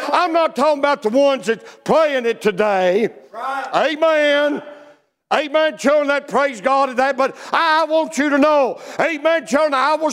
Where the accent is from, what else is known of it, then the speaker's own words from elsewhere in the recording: Louisville, Kentucky, United States; born there; but I was born in Louisville, Kentucky, amen.